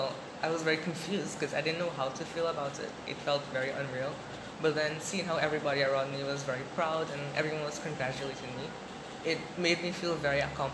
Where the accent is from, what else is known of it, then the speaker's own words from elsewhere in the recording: Guyana; born there; now in Trinidad and Tobago; Yes, I was born in Guyana.